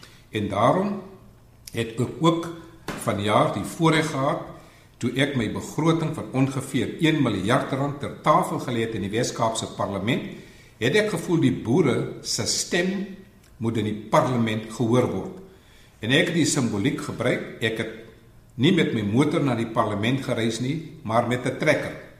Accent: Western Cape, South Africa; Ek is van die Weskus, so ek verstaan die dialek.

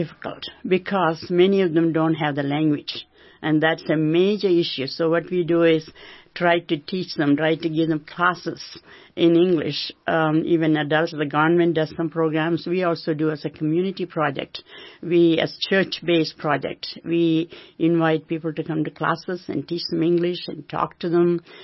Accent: India; now in Canada; I am from India, but I live in Canada. I've lived for the last 40 years in Canada

